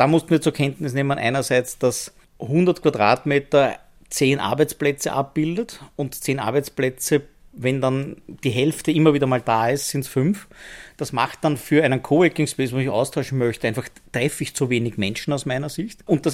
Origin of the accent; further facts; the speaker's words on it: Vienna, Austria; ich bin geborener Wiener